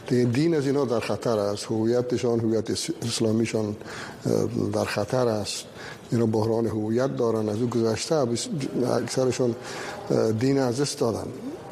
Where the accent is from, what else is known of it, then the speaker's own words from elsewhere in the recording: Afghanistan; یک احساس بدهی برای وطنم داشتیم به مناسبت کارهایی که در افغانستان کردن